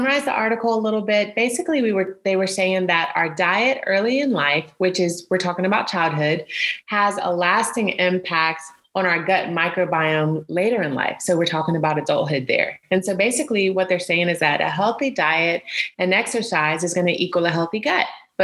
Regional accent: Baton Rouge, Louisiana, United States; I'm originally from Louisiana, Baton Rouge, so I love crawfish.

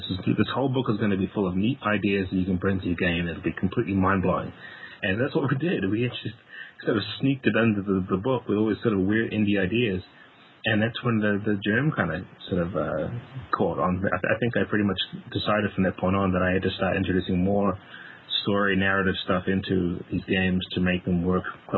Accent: New Zealand; moved away; also born or lived in Pennsylvania; I'm actually from New Zealand, so that's exactly... I may have picked up a twang from 10 years being in Pennsylvania

